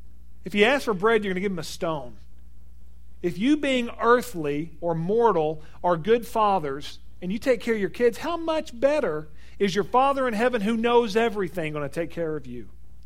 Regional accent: Missouri, United States; We're from Missouri.

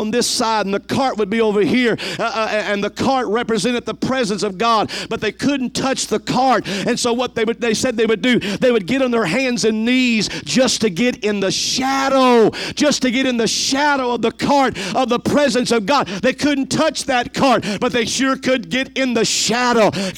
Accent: Louisiana, United States; I'm a type A Pentecostal. It's already in my DNA. I'm Cajun, okay?

